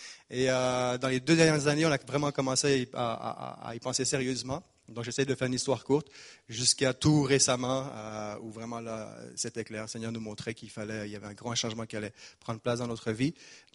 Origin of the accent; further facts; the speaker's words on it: Geneva, Switzerland; je suis originaire de Genève. Donc, moi, je suis un petit peu mélangé au niveau de ma nationalité parce que mon père est espagnol … Ma mère est suissesse.